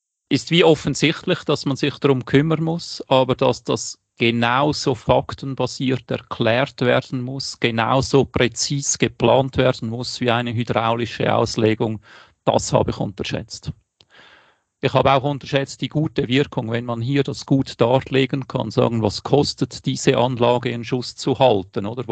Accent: Wädenswil, Zurich, Switzerland; die von Wädenswil kommt, mein Ort, wo ich aufgewachsen bin.

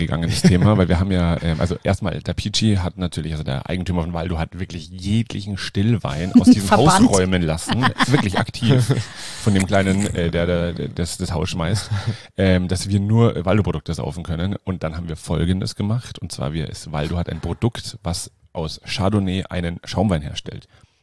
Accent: Germany; Pro Kopf sind wir Deutsche

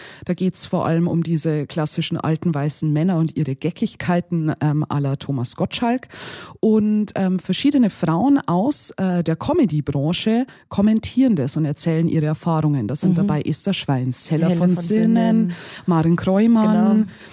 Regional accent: Germany; now in Austria; hey, ich bin Deutsche, lebe aber in Österreich

